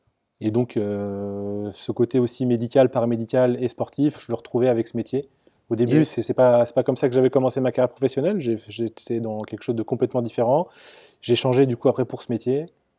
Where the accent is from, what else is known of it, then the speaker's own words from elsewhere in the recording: Brittany, France; Après je suis rentré travailler chez moi en Bretagne en tant que kiné